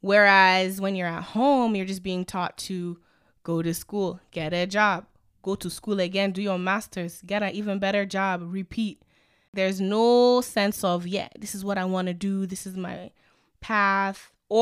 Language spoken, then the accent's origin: English; Ghana; My experience as a Ghanaian is not the same as someone's experience as a Nigerian or a Jamaican or a Haitian.